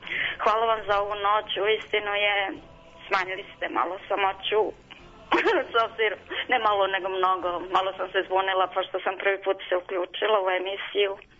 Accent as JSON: {"language": "Serbian", "region": "Dalmatia", "country": "Croatia", "tie": "born or raised there", "moved": "yes", "said": "pošto sam došla iz Krajine, iz Dalmacije, bila sam kao dete mnogo srećna"}